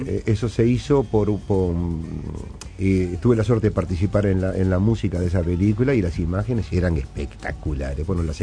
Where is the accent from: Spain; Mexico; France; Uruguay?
Uruguay; mi Uruguay, que cada día lo voy conociendo un poquito más